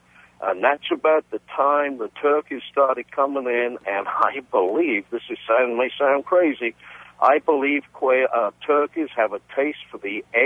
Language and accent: English; Royal Oak, Maryland, United States; Listen, I'm from Royal Oak in Maryland.